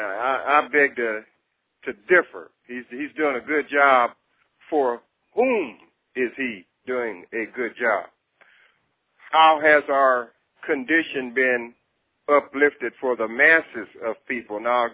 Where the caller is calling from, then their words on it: Texas, United States; from Texas.